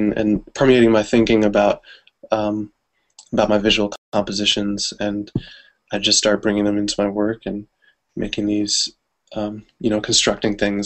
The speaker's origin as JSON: {"language": "English", "town": "Richmond", "region": "Virginia", "country": "United States", "tie": "born or raised there", "said": "who was enslaved in my hometown, actually, Richmond, Virginia."}